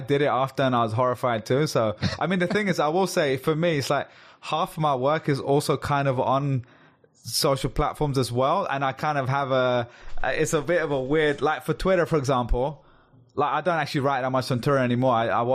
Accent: London, United Kingdom; Obviously it comes from like Jamaica as well, but I'm saying like for me as a Londoner, that's where it comes from.

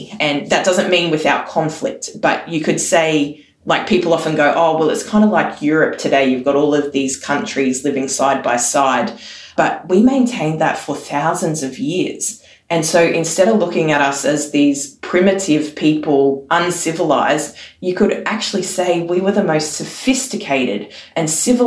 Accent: Australia; in that we're Australian Christians passionate about Jesus and justice.

